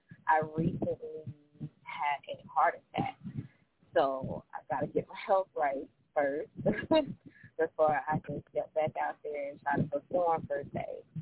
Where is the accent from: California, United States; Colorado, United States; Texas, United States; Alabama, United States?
Alabama, United States; Prattville; Like I said, I'm from Prattville, Alabama.